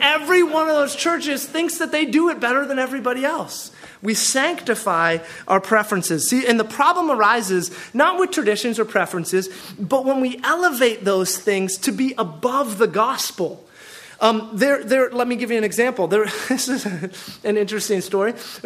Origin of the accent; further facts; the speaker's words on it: Portland, United States; I come from the Portland area, and man, it is church city, and we divide ourselves over the strangest things, right?